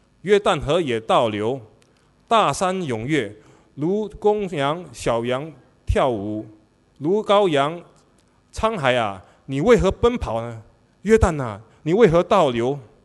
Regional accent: Singapore; 然后我们是新加坡人啊，他们是温州的企业家。

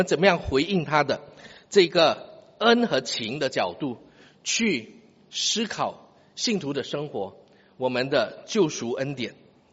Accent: Singapore; 我在新加坡长大我在这个读初级学院的时候是一个理工的班

